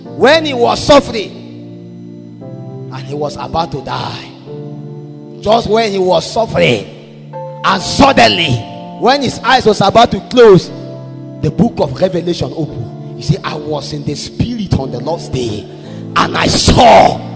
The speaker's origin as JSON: {"language": "English", "town": "Zaria", "region": "Kaduna State", "country": "Nigeria", "said": "You know, we are from Zaria. I used to eat awara."}